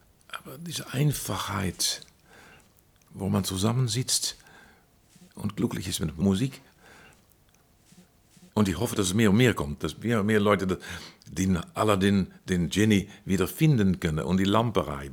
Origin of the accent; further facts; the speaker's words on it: Amsterdam, North Holland, Netherlands; first language Dutch; German is a second language; Bei uns in Amsterdam im Concertgebouw